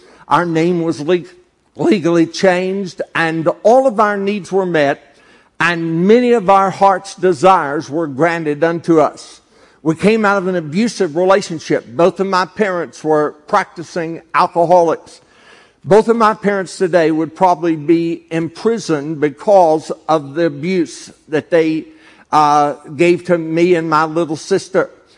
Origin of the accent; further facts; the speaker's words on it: Dallas, Texas, United States; born there; I was born on March the 1st, 1949 in Dallas, Texas